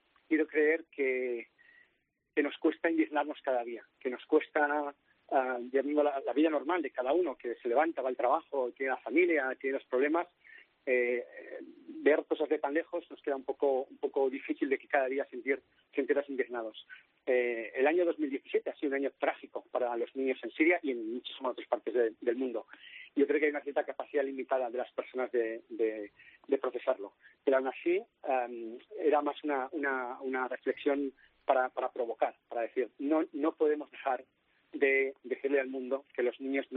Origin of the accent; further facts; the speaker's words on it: Zaragoza, Aragon, Spain; born there; also born or lived in Barcelona; yo nací en Zaragoza y estudié después en Barcelona. De hecho, he vivido muchos años allí